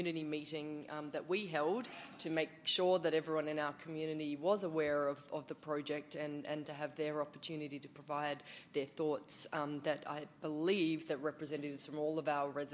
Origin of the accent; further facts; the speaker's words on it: North Melbourne, Victoria, Australia; I grew up in North Melbourne. I live in Kensington.